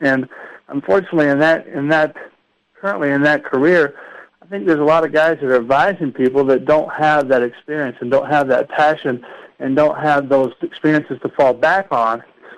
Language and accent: English; Eastland, Texas, United States; You know, I'm from small town Texas, about, you know, 3,000 people in my hometown in Eastland, Texas.